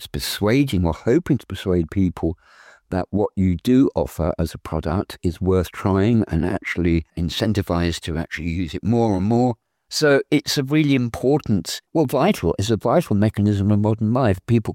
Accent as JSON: {"language": "English", "region": "South East England", "country": "United Kingdom", "tie": "born or raised there", "said": "I grew up in the Home Counties"}